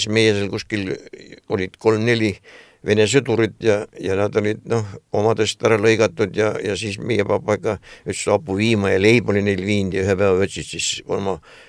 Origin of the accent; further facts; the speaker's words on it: Saare County, Estonia; pärast uutes 3-4 kuud olen Tallinnas ja ülejäänud ajal on rohkem ikka Saaremaal oma kodus, kus nagu olen sündinud ja kasvanud